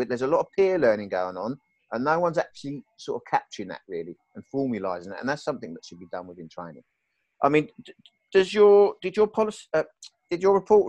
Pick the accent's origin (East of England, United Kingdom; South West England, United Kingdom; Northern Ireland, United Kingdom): East of England, United Kingdom; I grew up in East Anglia